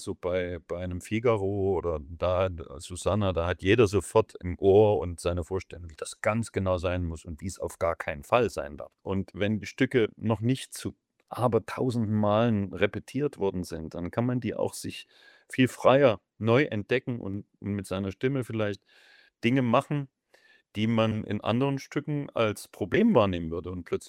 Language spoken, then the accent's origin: German; Germany; Ich komme ja auch aus der DDR und bin folglich auch viel in Brandenburg urlaubsmäßig mit der Familie groß geworden